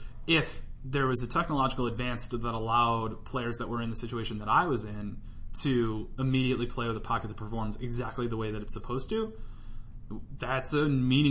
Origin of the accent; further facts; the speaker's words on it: Cleveland, Ohio, United States; I grew up playing lacrosse in Cleveland, Ohio.